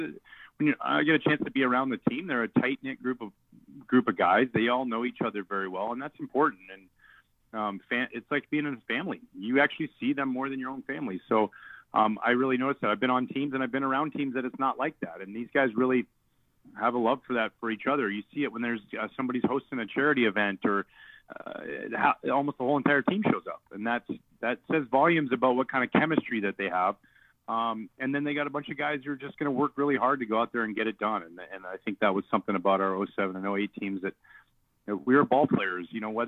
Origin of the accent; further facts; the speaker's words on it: Canada; and being Canadian, all those things factor in.